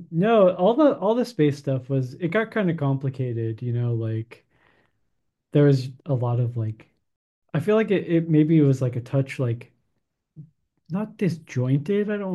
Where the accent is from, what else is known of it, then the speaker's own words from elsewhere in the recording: Arizona, United States; it was very influenced by the Fiesta Mall that I grew up in Arizona.